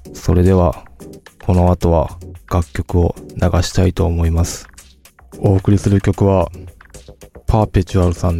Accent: Kobe, Hyogo, Japan; 生まれは兵庫県の神戸市で、小学校、中学校、高校まで神戸で生まれ育ちました。

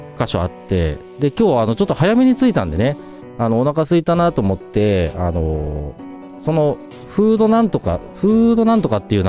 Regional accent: Kyushu, Japan; 僕の自分の田舎が九州なんですけど、実家を思い出す

